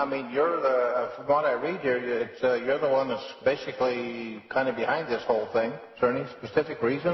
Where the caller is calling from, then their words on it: Alaska, United States; I'm calling from Alaska.